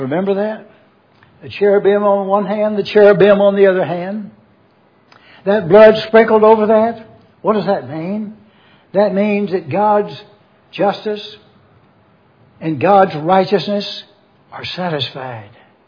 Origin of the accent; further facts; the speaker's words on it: the South, United States; Excuse me, y'all, you all. Do you see the importance? Shows you I'm a Southerner.